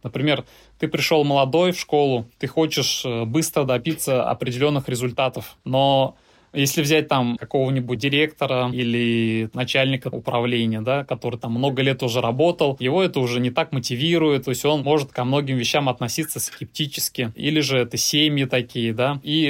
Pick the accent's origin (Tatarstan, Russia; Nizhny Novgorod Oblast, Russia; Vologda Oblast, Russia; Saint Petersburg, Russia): Tatarstan, Russia; Nizhnekamsk; now in Kazan, Russia; 6 лет работал в городе Нижнекамске, это мой родной город, учителем математики